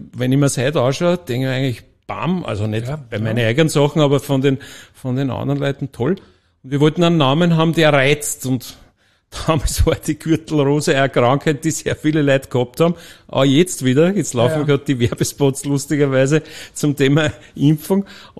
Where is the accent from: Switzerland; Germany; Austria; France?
Austria; Gmünd, Lower Austria; Ich komme aus dem Waldviertel, aus Gmünd, vielen bekannt oder manchen bekannt als, wie immer sagt, die zweite große geteilte Stadt im deutschen Sprachraum, also Berlin und Gmünd